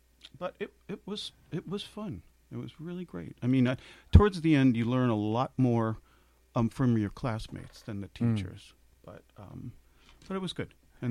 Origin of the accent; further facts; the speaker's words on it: New York, United States; Growing up on Long Island, I think I wrote to you as a very funny thing.